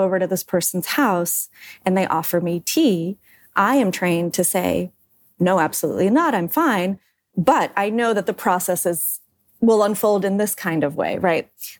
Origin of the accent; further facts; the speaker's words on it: Georgia; also born or lived in Moscow; now in United States; I grew up in Georgia in the Soviet Union, then moved to Moscow, and then moved to the U.S.